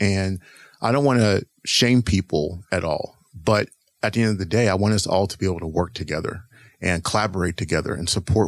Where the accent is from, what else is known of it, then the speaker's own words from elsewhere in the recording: East Coast, United States; And growing up, I grew up on the East Coast. So I did grow up away from here. So I grew up on the East Coast.